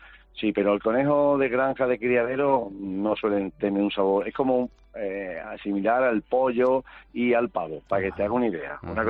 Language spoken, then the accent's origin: Spanish; Coín, Andalusia, Spain; Nosotros somos de Coín, venimos de Coín, todos los días de Coín